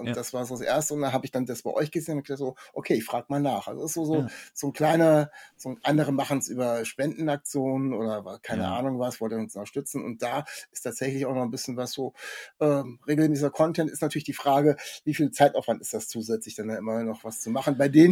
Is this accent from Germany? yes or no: yes; Kassel, Hesse, Germany; Ich komme aus Kassel oder Nähe Kassel